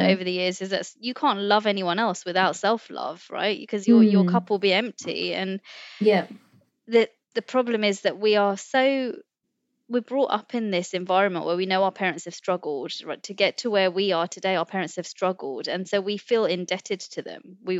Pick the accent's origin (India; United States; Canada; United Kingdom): India; I think as an Indian woman, that was just so difficult for me to even embrace or contemplate.